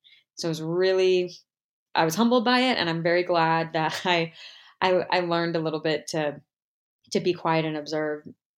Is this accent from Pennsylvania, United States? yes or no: no; North Carolina, United States; You know, I'm from North Carolina. Like, I kind of can shapeshift a bit.